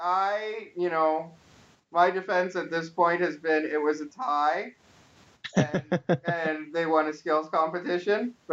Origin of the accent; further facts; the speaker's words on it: Canada; some will say it's because I'm Canadian